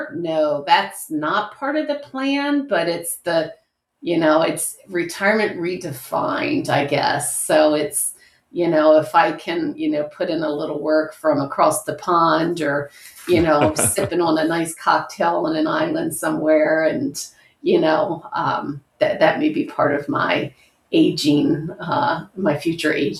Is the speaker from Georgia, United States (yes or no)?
no; Lancaster, Pennsylvania, United States; you know, I'm from Pennsylvania, you know, the Pennsylvania market, I'm from Lancaster, PA.